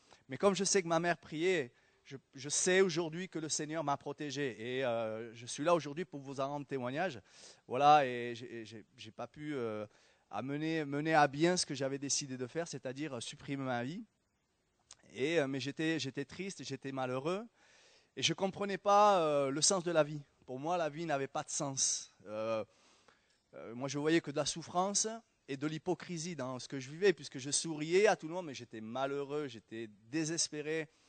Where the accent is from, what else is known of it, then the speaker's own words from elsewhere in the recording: Toulouse, Occitanie, France; Et j'ai grandi ici, au Mirail